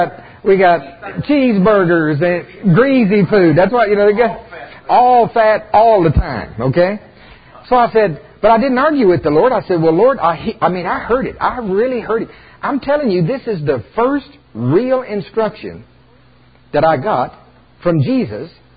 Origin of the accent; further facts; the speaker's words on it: Oklahoma, United States; I'm from Oklahoma. We grow corn there.